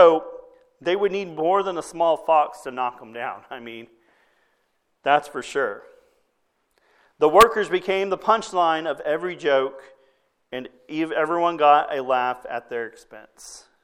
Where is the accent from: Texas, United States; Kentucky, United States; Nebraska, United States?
Texas, United States; Scurry; I've yet to see another town named Scurry, but one day maybe I'll find a town named Scurry. But growing up in Scurry, I remember growing up